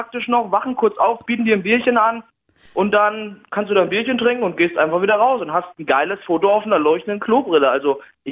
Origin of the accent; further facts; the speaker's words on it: Coburg, Bavaria, Germany; now in Augsburg, Germany; Nee, in Coburg, aber die kommen mich auch öfters mal in Augsburg besuchen